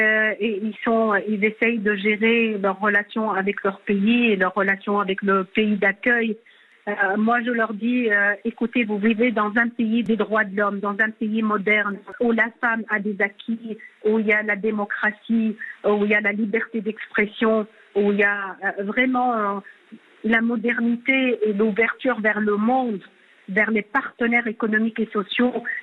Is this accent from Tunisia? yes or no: yes; Tunisia; Moi, je suis tunisienne.